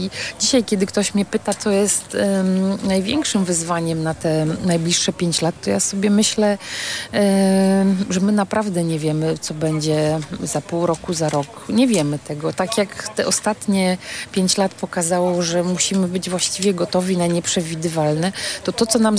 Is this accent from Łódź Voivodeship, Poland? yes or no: no; Gdańsk, Pomeranian Voivodeship, Poland; mówimy, że jesteśmy z Gdańska